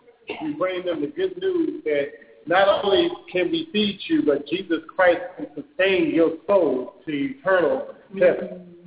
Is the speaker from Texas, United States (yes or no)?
yes; Austin, Texas, United States; now in Hempstead, United States; I'm originally from Austin, Texas, but I reside in Hempstead, Texas.